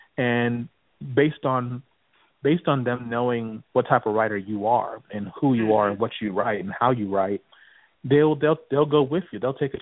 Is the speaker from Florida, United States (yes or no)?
yes; Florida, United States; also born or lived in New York; now in Atlanta, United States; My parents are Jamaican. That's kind of random. My mom and dad are from Jamaica. I was born in New York and raised in Florida.